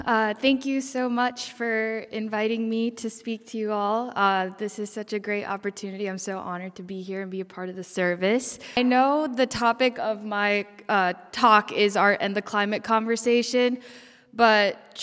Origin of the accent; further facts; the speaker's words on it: Shakopee, Minnesota, United States; So, for me, I grew up in Shakopee, Minnesota, was there all throughout high school, and then I ended up at Indiana University, Purdue University, Indianapolis.